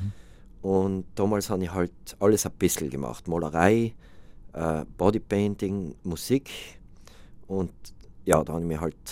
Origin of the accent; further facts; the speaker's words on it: South Tyrol, Italy; natürlich haben sie gewusst, ich bin aus Südtirol